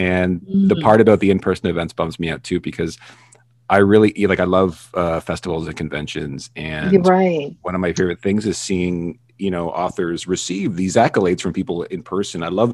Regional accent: Canada; we share one thing in common. We're both Canadian.

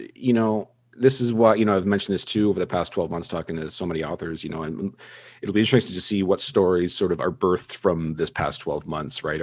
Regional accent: Canada; I'm Canadian, like I'm supposed to care

